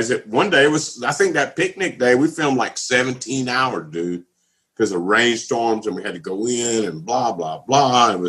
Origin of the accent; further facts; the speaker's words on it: Louisiana, United States; also born or lived in Florida; Like, I'm from Southwest Louisiana, man, grew up in Florida, too.